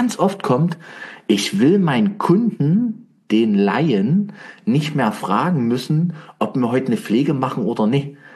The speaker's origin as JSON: {"language": "German", "town": "Weinböhla", "region": "Saxony", "country": "Germany", "said": "aber ich bin ja ursprünglich auch aus Dresden oder halt Weinböhler. Ne? Bin ich ja da, das ist ja meine Heimat."}